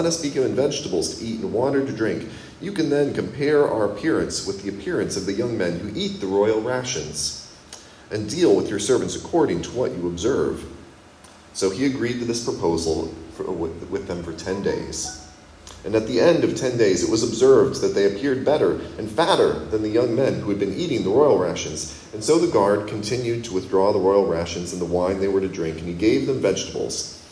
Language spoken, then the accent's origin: English; Kenya; now in United States; growing up in Kenya and then coming back to the U.S. and feeling like when I was in Kenya, you know, it wasn't quite home